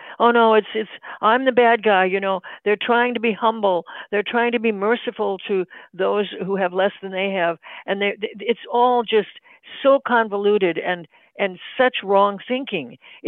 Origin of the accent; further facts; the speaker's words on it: United States; when I was growing up in America in the 50s, you were responsible for what you did